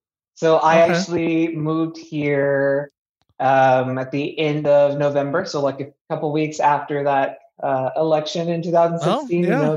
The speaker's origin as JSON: {"language": "English", "region": "Texas", "country": "United States", "tie": "born or raised there", "also_born_or_lived": "San Antonio", "said": "So I was born in San Antonio and I moved around kind of a bunch like around that area, but essentially central and south Texas."}